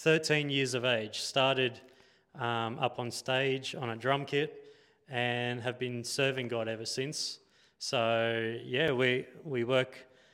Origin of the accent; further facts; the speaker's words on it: Beaudesert, Queensland, Australia; And I'm Aussie. I was born in Beaudesert, a little country town.